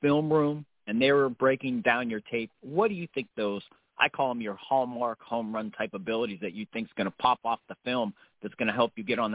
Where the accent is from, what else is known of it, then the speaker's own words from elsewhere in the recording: Florida, United States; And growing up in Florida, we know that's one of the most talented states